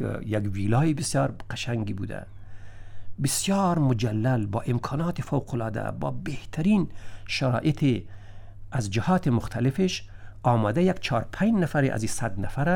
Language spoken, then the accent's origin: Persian; Afghanistan; به عنوان یک افغان، به عنوان یک شهروند کشوری